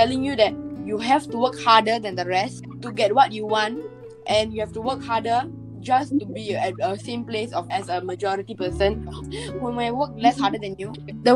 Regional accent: India; accent: Indian; up a fake accent just to get away from people who are going to be attacking me just for speaking my Indian accent.

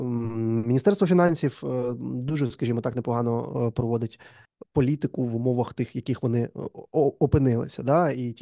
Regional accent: Odesa, Odesa Oblast, Ukraine; і я, і Андрій, ми з Одеси.

